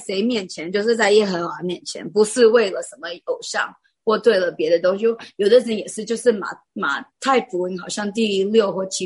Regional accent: United States; 因为我也是美国人

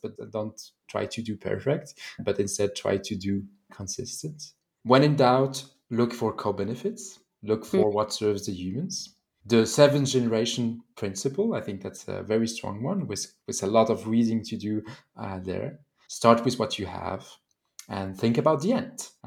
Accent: Switzerland; So I'm from Switzerland, working in Switzerland, and Switzerland is a bit more conservative.

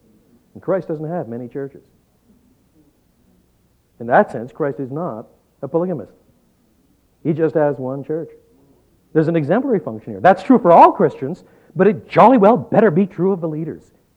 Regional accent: French Canada, Canada; I was brought up in French Canada. The word we have for preacher there is prédicateur.

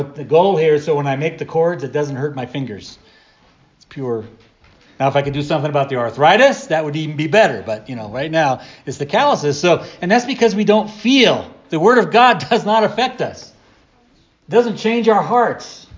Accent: New Jersey, United States; moved away; We should be the best gardeners in the world because we came from New Jersey.

